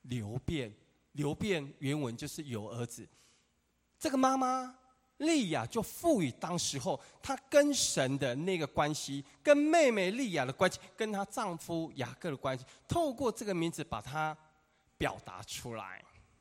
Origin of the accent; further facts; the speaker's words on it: Taiwan; 跟我们中国人，特别我们台湾农业社会，是有一些靠近的